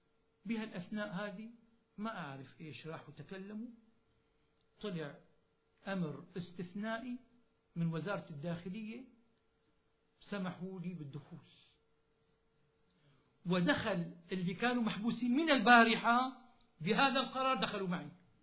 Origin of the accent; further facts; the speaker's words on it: Damascus, Damascus Governorate, Syria; أنا من دمشق